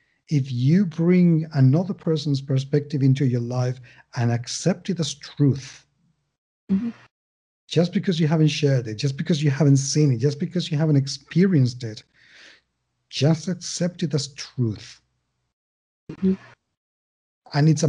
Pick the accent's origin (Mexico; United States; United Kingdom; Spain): Spain; English is a second language; because I am not American. I am European Spanish.